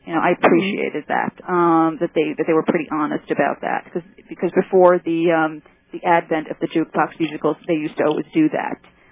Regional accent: Paterson, New Jersey, United States; born there; Patterson, New Jersey, and I was the only white girl in my first grade class.

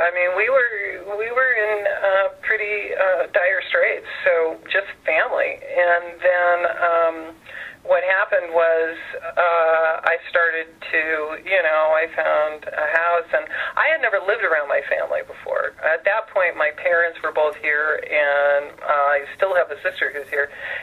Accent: California, United States; now in Michigan, United States; I ended up in Michigan because I have family here now, although none of us, you know, I grew up in California.

